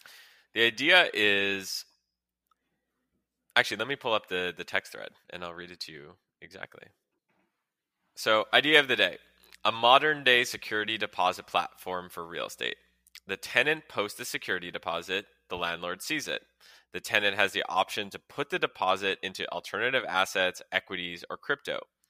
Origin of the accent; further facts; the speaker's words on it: Montreal, Quebec, Canada; I grew up in Montreal